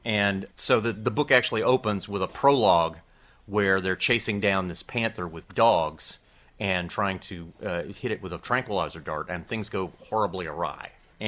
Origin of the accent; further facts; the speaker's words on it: Pensacola, Florida, United States; I grew up in Pensacola, up in the north end of the state, where if there's wildlife, you hunt it.